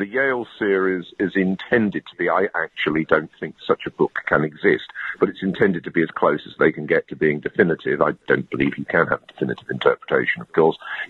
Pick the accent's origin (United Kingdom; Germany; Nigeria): United Kingdom; London; I grew up in London.